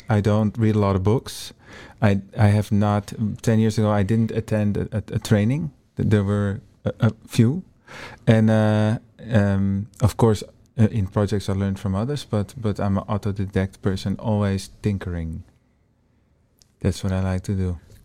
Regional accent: Netherlands; English is a second language; from the Netherlands

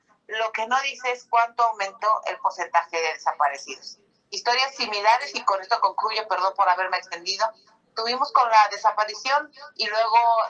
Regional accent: Mexico; Hemos perdido toda capacidad de asombro como mexicanos.

